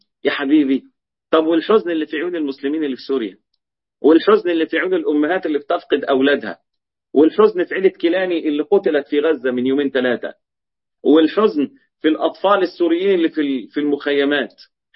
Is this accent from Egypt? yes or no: yes; Egypt; الجلة ديت عندنا في مصر بيبقى قرص كده